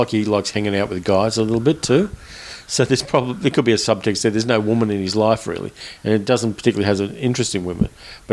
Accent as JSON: {"language": "English", "country": "Australia", "said": "we do have that parochialism as an Australian movie buff"}